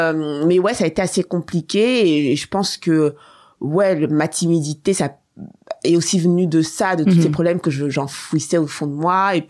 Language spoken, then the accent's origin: French; France; En France, moi je suis née en France en 78.